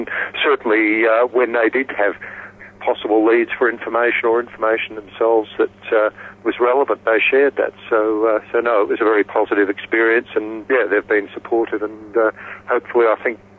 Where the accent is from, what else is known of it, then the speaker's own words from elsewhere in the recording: Australia; as your listeners will get from the twang in my accent, I am Australian.